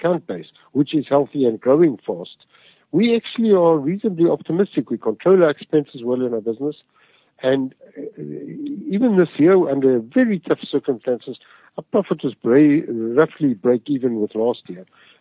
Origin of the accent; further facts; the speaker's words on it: South Africa; You know, I'm a South African citizen.